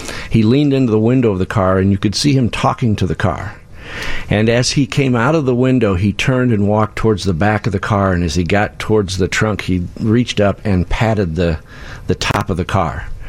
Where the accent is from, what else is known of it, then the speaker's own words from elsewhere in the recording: Bloomington, Illinois, United States; now in Chicago, United States; So I'm pretty local. I grew up in Bloomington, Illinois. Live in Chicago now.